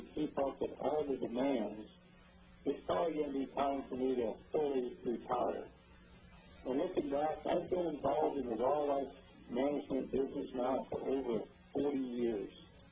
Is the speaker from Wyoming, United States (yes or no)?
yes; Wyoming, United States; I was raised in Wyoming and I attended the university there in Laramie